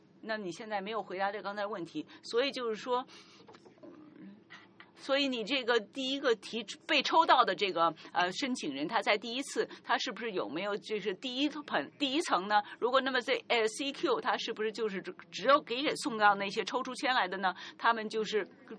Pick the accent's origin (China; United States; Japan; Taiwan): Japan; 我是从日本来的